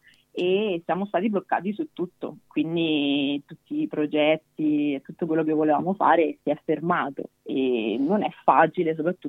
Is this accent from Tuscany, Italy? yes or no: no; Marche, Italy; sono tornata nella mia regione d'origine, che sono le Marche